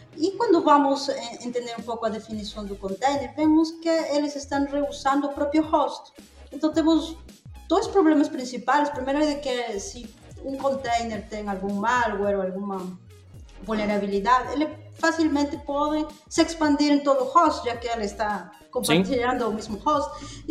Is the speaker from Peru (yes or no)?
yes; Peru; Eu sou do Peru.